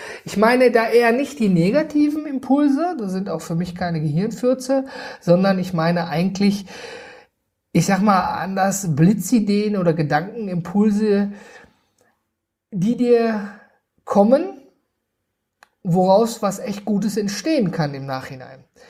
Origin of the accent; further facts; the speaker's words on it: North Rhine-Westphalia, Germany; Ich komme aus dem Ruhrgebiet, wir sind da sehr einfach gestrickt